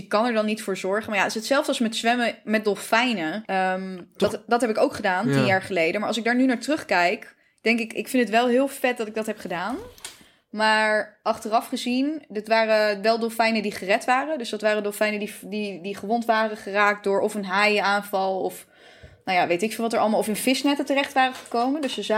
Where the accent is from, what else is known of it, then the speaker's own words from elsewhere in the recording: Netherlands; Kijk, ik ben wel in Nederland opgegroeid.